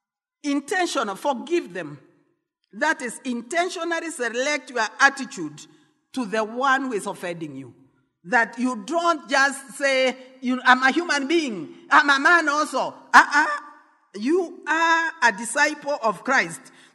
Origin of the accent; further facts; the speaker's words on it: Kenya; And say, thank you, Lord, I'm a Kenyan.